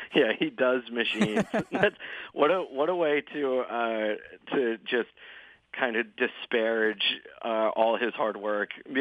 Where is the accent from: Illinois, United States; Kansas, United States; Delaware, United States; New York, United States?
Delaware, United States; Wilmington; I did, yeah. Yeah, I grew up in Delaware my whole life. Wilmington.